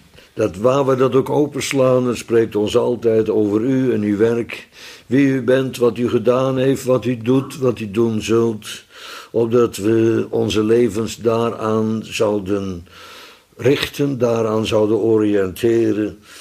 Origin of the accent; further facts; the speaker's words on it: Holland, Netherlands; Ik weet niet of het Fries daar nog iets mee heeft, maar ik als Hollander wel.